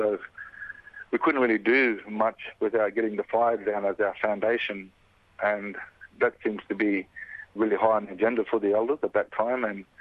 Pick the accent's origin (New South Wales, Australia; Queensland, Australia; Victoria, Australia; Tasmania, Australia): Queensland, Australia; I'm from North Queensland, and my grandmother and mother's people were descended from the Croydon region of the Gulf of Kapucharia, which is the Takalak people.